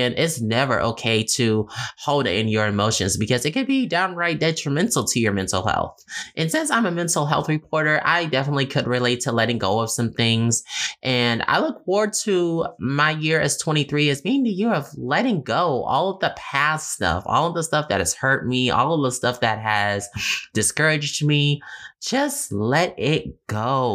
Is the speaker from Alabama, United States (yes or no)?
no; Detroit, Michigan, United States; the stories of my life growing up in Detroit, Michigan. That's where I'm from.